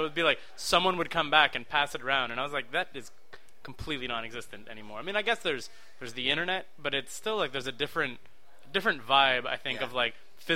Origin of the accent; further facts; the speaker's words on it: Rosemere, Quebec, Canada; I grew up in Rosemere, so like a 40-minute train ride out kind of thing.